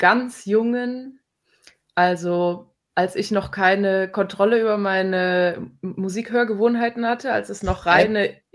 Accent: Solingen, North Rhine-Westphalia, Germany; Ich komme hier aus Solingen.

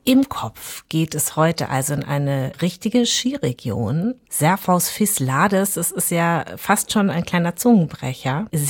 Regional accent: Munich, Bavaria, Germany; Ich bin ja in München groß geworden

